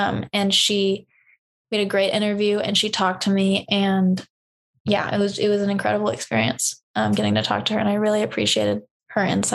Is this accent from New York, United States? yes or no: yes; New York, United States; I grew up in New York. I have a lot of family there.